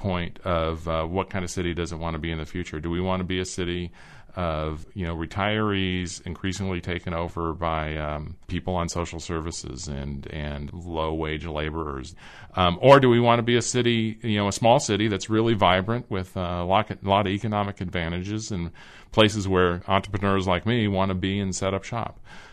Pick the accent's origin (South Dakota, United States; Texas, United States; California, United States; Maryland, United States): California, United States; San Diego; I was just returned from San Diego, stayed at a hotel in downtown. It's where I'm from originally.